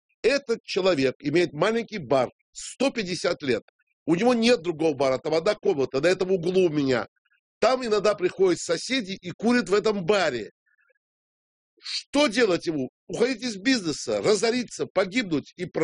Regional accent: Georgia; Вот я тоже прекрасный грузин.

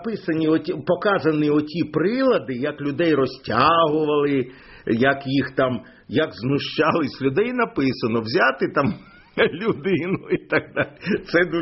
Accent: Lviv, Lviv Oblast, Ukraine; born there; І оскільки я народився у Львові, то мені доручили, щоб я поїхав у Львів

